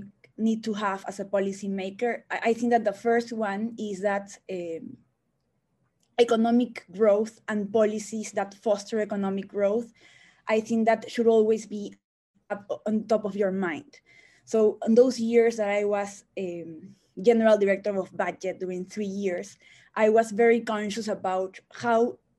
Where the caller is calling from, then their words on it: Pakistan; I am talking from Pakistan. I hope that the internet works.